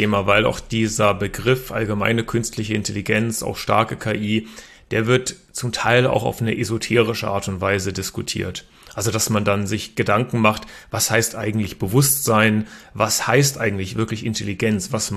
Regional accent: Berlin, Germany; born there; Ich bin sogar selber in Berlin geboren, habe aber meine Hochschulausbildung in Karlsruhe erhalten. Also so bin ich im Prinzip über mein eigenes Studium dann nach Baden-Württemberg gekommen.

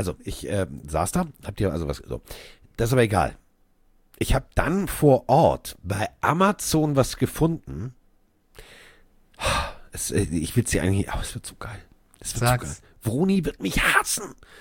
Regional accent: Hamburg, Germany; als ich sagte, ich bin aus Hamburg

